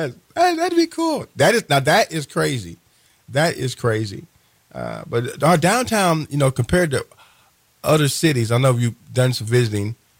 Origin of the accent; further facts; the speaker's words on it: Terre Haute, Indiana, United States; And remember, my hometown is Terre Haute